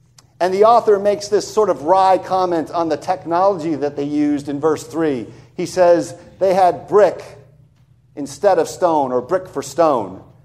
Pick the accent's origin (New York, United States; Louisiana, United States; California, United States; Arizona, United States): New York, United States; you know, I'm from New York.